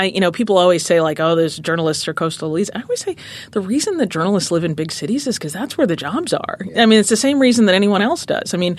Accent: Minnesota, United States

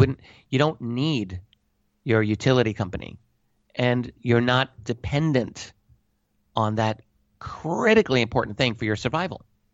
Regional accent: United States; I mean, I'm an American. I love America. I study American history every day.

